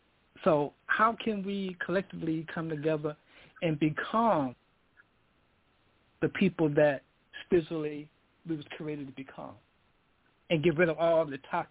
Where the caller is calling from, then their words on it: Stone Mountain, Georgia, United States; I'm calling from Stone Mountain, Georgia.